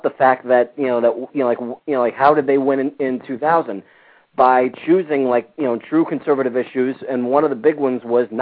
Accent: New York, United States; I felt good about being a New Yorker.

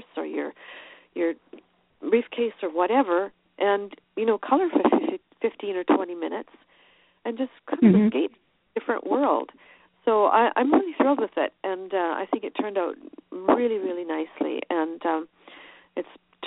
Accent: Canada; moved away as an adult; now in France; As a Canadian, we learn French in school. It's mandatory. And I always loved the language.

